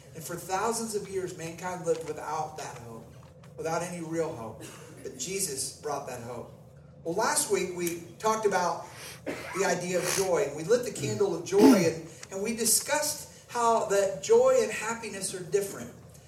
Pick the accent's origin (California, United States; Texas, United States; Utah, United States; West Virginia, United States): West Virginia, United States; I grew up in West Virginia, and we call it hard tack.